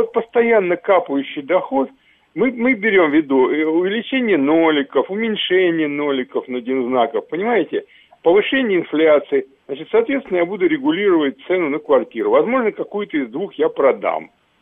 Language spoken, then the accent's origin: Russian; Moscow, Russia; Например, вот я беру по себе, как москвич, это квартиры. У меня сейчас, например, я уже пенсионер